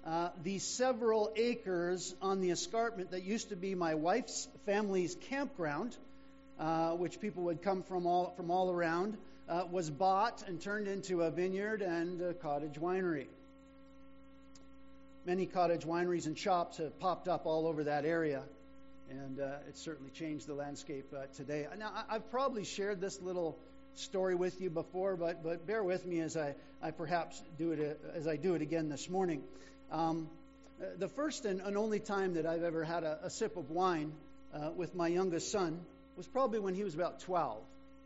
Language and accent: English; Niagara, Ontario, Canada; I grew up in Niagara, a little ways away from here